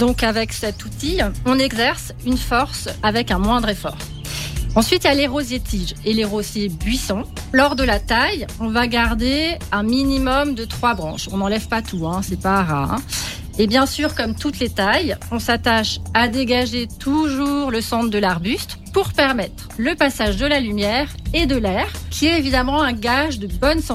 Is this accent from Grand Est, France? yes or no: yes; Grand Est, France; la taille principale des rosiers s'opère à la sortie de l'hiver chez nous en Alsace